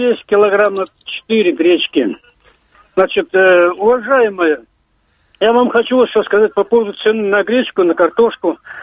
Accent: Moscow, Russia; Я москвич, я из Москвы.

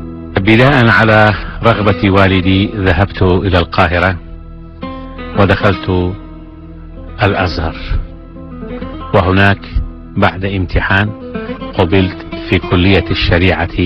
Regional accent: Iraq; first language Kurdish; Arabic is a second language; أنا عراقي فكانوا يعتبرونني عربيا

